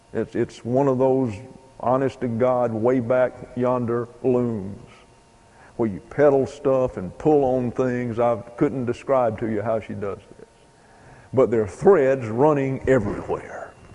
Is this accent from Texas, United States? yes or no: no; St. Louis, Missouri, United States; born there; What would have happened if I was not born in St. Louis?